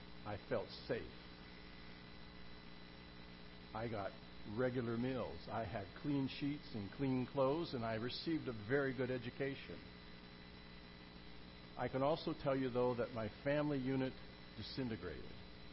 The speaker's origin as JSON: {"language": "English", "country": "United States", "moved": "yes", "lives_now": "Canada", "said": "I can tell you that I'm from the United States originally. I've now been in Canada pretty close to 45 years."}